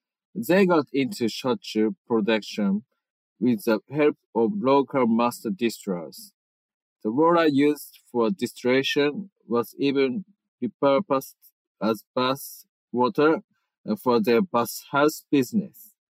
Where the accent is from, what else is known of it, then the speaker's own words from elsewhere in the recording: Ichikikushikino, Kagoshima, Japan; Yeah, I'm from Ichikusuki no city, Kagoshima, in Japan.